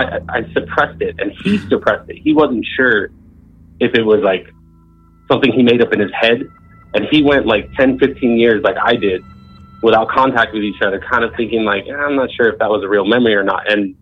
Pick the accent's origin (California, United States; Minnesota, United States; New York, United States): California, United States; All right. Well … from Southern California.